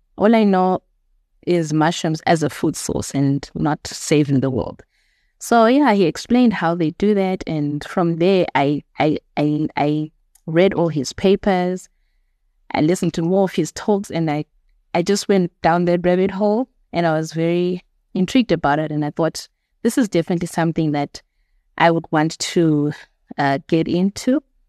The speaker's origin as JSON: {"language": "English", "region": "Bulawayo", "country": "Zimbabwe", "tie": "born or raised there", "said": "Okay, so I am a girl born and bred in Bulawayo, Zimbabwe."}